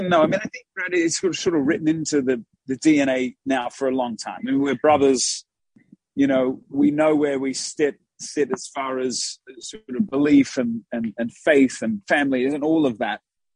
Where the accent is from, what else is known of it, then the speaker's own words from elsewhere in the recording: Australia; anytime an American is like, man, where are you from? They're like, are you from South Africa? I'm like, no, man, I love Africa, but we're from Australia.